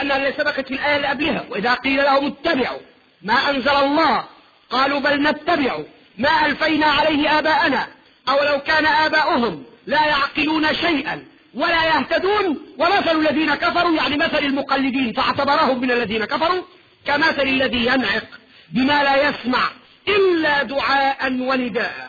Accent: Egypt; في قاعدة عندنا في مصر ارجو ان لا تكون عندكم

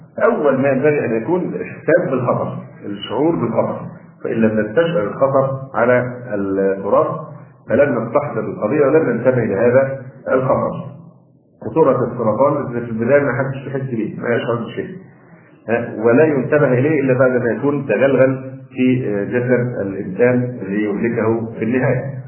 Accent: Egypt; انا اعتبر نفسي كمصري

